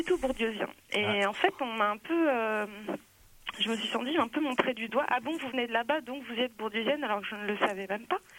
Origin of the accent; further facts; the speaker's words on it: Nanterre, Île-de-France, France; Si en plus je dis que je suis de Nanterre, mon prof va sûrement me repérer, là.